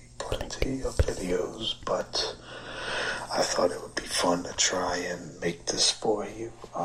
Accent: New Orleans, Louisiana, United States; accent: New Orleans; And hopefully you can hear my New Orleans accent.

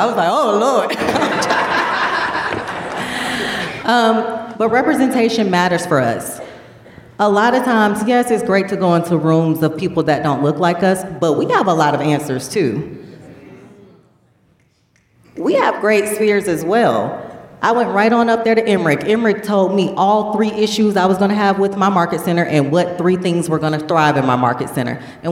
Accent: Atlanta, Georgia, United States; Growing up in Atlanta, I tell everybody, my granddad, I grew up with millionaire parents, grandparents, both ministers.

